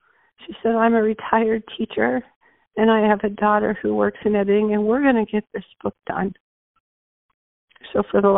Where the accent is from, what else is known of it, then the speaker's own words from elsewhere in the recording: Arizona, United States; I was from Arizona. I was in the Newark airport.